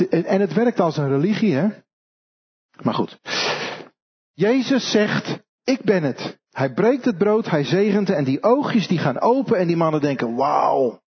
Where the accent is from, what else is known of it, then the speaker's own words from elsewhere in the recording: Holland, Netherlands; Ik ook hoor. Ik ben gewoon Hollander.